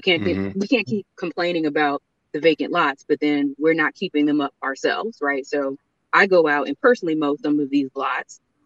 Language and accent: English; Muskegon Heights, Michigan, United States; And I grew up in Muskegon Heights and right there on Peck and then Reardon.